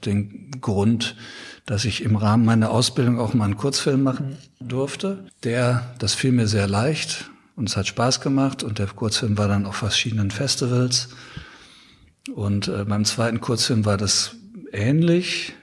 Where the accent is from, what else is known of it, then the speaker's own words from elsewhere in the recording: North Rhine-Westphalia, Germany; in meiner Heimat Ruhrgebiet